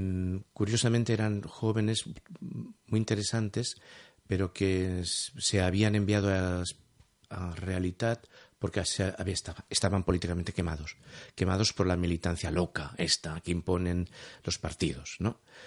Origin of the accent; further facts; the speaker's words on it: Barcelona, Catalonia, Spain; yo soy barcelonés